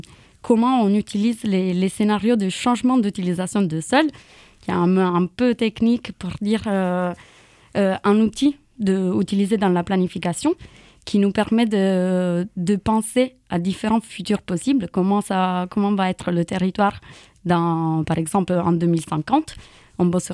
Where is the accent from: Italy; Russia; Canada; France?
Italy; Oui, je viens d'Italie à la base, ouais.